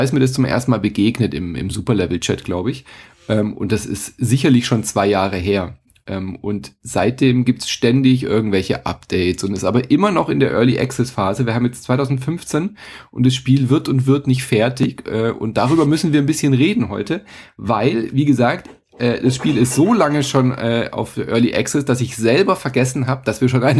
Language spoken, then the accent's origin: German; Freiburg, Baden-Württemberg, Germany; Sag ich als Freiburger hier.